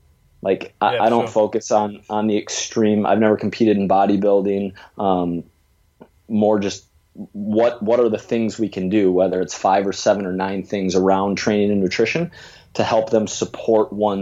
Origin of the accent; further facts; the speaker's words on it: Minnesota, United States; now in New York, United States; So I'm a strength coach who lives in New York, and I guess the very quick background is I grew up in the Midwest in Minnesota